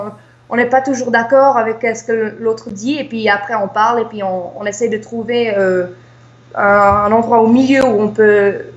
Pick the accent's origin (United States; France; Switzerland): United States; on est américaine, mais on a des origines de Neuchâtel et puis de Suisse